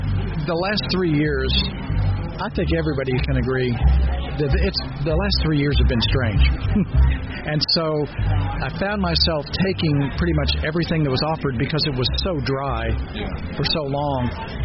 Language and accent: English; Missouri, United States; moved away as an adult; now in North Carolina, United States; I'm from Missouri originally. I moved to North Carolina when I was a young man, and I've stayed there the rest of my life.